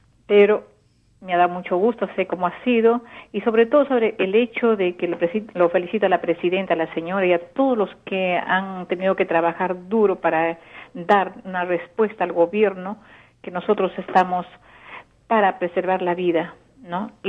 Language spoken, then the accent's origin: Spanish; Arequipa, Peru; Yo soy arequipeña, me duele mucho que haya pasado esto, ¿no?